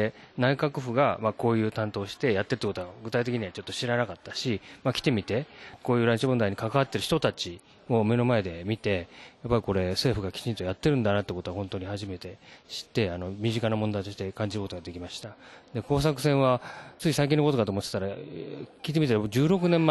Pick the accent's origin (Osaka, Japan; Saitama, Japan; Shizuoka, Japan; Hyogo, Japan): Shizuoka, Japan; もう僕静岡から来たんですけど